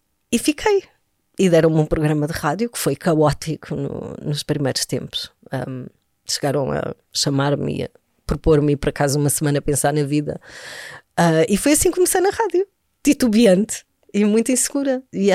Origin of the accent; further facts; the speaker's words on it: Algarve, Portugal; Eu venho do Algarve, de uma família muito humilde. Os meus avós são ali do interior do Algarve, muito tradicional, agricultura.